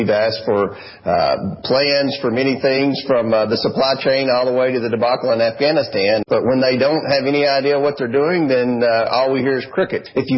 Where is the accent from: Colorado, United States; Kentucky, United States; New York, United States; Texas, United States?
Kentucky, United States; So about half the trucks that are running in my home state of Kentucky right now would be out of compliance in California